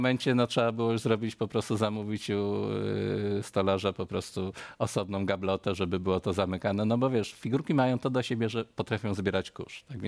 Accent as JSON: {"language": "Polish", "town": "Kraków", "region": "Lesser Poland", "country": "Poland", "tie": "born there", "said": "Ja jestem jakby Kraków z urodzenia."}